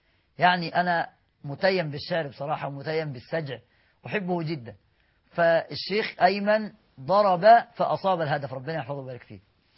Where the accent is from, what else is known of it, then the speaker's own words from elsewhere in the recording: Beheira, Egypt; أنا ابن البحيرة خلي بالك